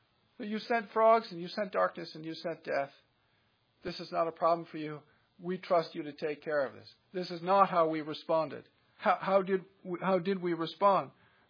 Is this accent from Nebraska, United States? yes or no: yes; Nebraska, United States; also born or lived in Kansas; I'm from Nebraska, and born in Kansas, and spent some time on the family farm in Kansas